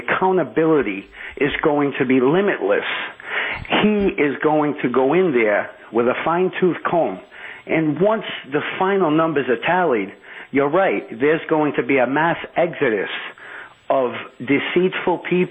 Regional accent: Rhode Island, United States; now in South Carolina, United States; I originally was born and raised in Rhode Island and did a lot of work back and forth through New York and New Jersey, and now I reside in South Carolina.

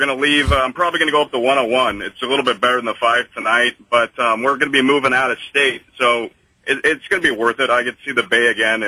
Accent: California, United States; I grew up in the Central Coast in San Ynez Valley, and I love it.

